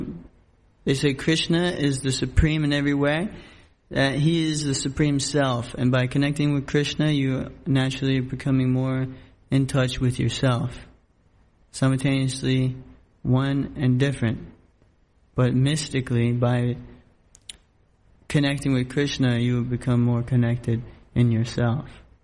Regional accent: West Virginia, United States; I never really wanted to live in the city, or, you know, I'm from West Virginia.

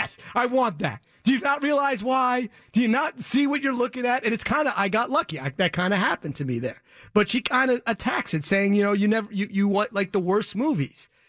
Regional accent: New Jersey, United States; I grew up in Jersey. My first instinct is punch people in the face.

